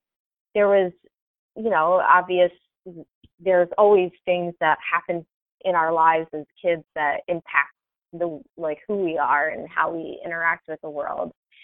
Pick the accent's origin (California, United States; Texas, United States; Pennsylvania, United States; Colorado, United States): Pennsylvania, United States; Philadelphia; Well, I'll tell you, I grew up in Philly, in Philadelphia, in the city.